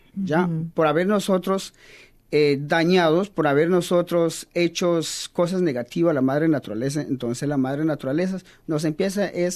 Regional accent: Magdalena, Colombia; nosotros venimos de la Sierra Nevada de Santa Marta, en los cuatro pueblos indígenas, que son los Kogi, Arhuacorsarios y Cancuamos.

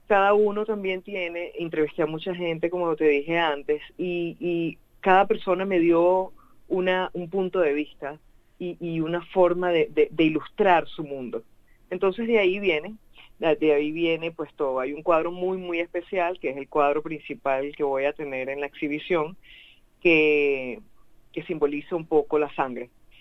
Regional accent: Norway; now in Australia; yo decidí hacer esta exhibición aquí en Australia, vengo de Noruega

